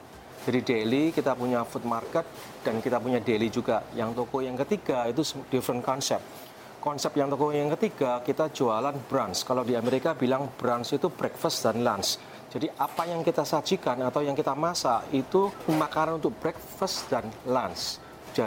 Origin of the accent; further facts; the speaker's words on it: Surabaya, East Java, Indonesia; now in Philadelphia, United States; saya tinggal di Philadelphia, Amerika. Saya berasal asli dari Surabaya.